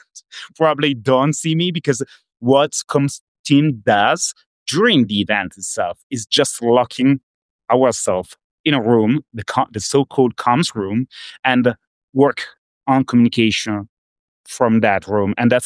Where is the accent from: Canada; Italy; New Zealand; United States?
Italy; accent: Italian; English is a second language; I'm Italian. Probably the accent is very... you can understand it by my accent, but...